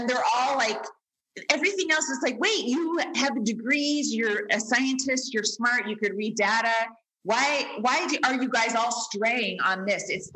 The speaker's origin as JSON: {"language": "English", "town": "Walnut Creek", "region": "California", "country": "United States", "tie": "born or raised there", "said": "Like, I don't have a place to stay in my hometown. It fucking sucks, Jackie. It fucking sucks. So we stayed at the Embassy Suites in Walnut Creek."}